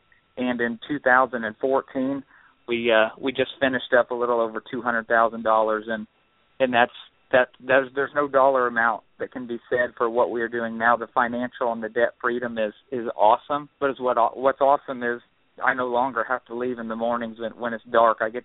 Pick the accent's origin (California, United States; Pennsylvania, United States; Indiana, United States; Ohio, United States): Indiana, United States; Like Danny said … we're from Central Indiana. We were both formerly two business owners. I operated a family farm with my father